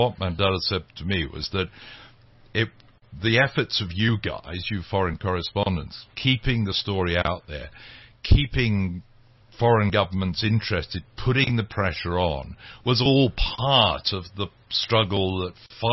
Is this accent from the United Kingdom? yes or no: yes; England, United Kingdom; I'm an Englishman